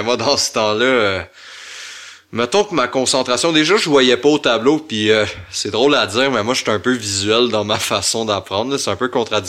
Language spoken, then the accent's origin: French; Saint-Sauveur, Quebec, Canada; also born or lived in Sainte-Agathe; J'habitais à Saint-Sauveur dans ce temps-là. J'avais. Tu sais, je suis né à Saint-Agathe, mais j'ai grandi à Saint-Sauveur.